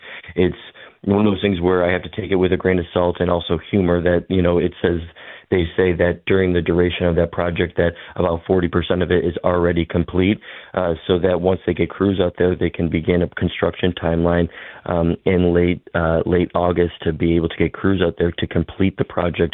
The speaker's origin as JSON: {"language": "English", "town": "Buffalo", "region": "New York", "country": "United States", "tie": "born or raised there", "said": "growing up in Buffalo and seeing it from, you know, the change of 20 years of Canal Side."}